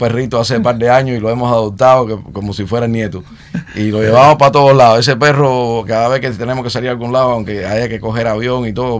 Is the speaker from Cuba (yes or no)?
yes; Havana, Cuba; nací en La Habana y viví en La Habana, iba muchas veces ahí a Pedro Betancourt, porque teníamos familia y íbamos a visitar, por lo menos una vez al año.